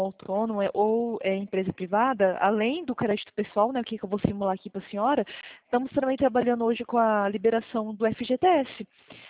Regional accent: Dourados, Mato Grosso do Sul, Brazil; eu sou de Dourados, Mato Grosso do Sul.

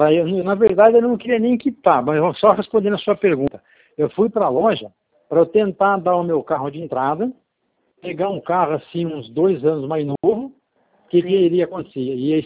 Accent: Sorocaba, São Paulo, Brazil; Eu sou daqui, né, de Sorocaba também.

